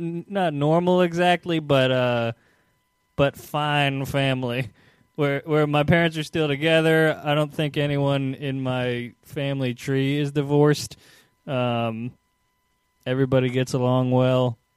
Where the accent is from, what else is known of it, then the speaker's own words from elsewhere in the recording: Virginia, United States; Yeah, and my hometown is not as southern feeling as your hometown, but it is Virginia, and it is a very different environment than here.